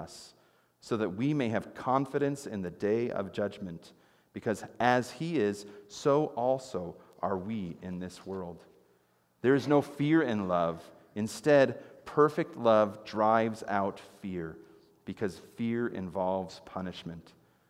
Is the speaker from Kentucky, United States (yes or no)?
no; Chicago, Illinois, United States; I know, I'm from Chicago, I've got some pizza rules, and that's just how it goes, okay?